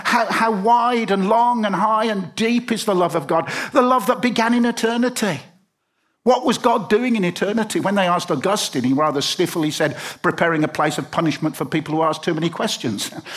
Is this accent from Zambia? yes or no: no; Birmingham, West Midlands, United Kingdom; You know, I'm a bloke. I'm a Brummie. I'm husband. I'm a granddad.